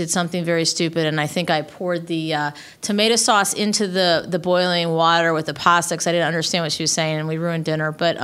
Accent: Arlington, Virginia, United States; I'm from Washington, D.C., but more specifically, I grew up in Arlington, Virginia.

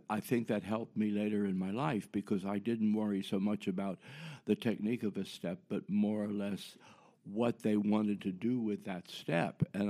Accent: Cincinnati, Ohio, United States; I'm a boy from Cincinnati, Ohio.

